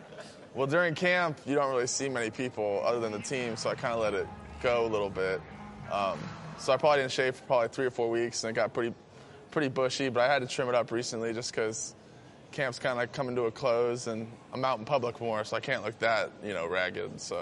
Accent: Dayton, Ohio, United States; I'm from Dayton, Ohio. I'm the youngest of four.

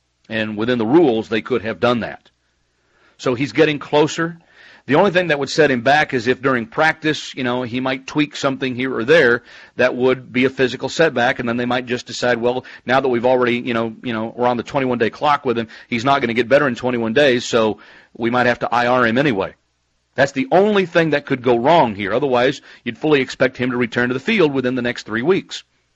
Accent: Maine, United States; I grew up in Maine during the late 80s and mid-90s, right between Super Bowl appearances.

